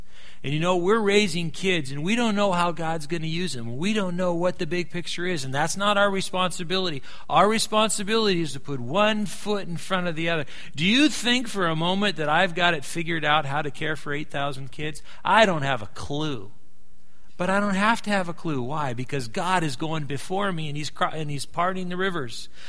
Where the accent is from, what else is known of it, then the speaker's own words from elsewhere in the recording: Liberia; I was raised in Africa, in Liberia.